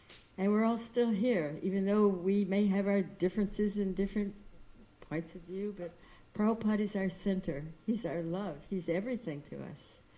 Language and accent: English; Texas, United States; I mean, I'm almost 70, and I grew up in a society where the word yoga was never even heard of, because I grew up in Texas, not California.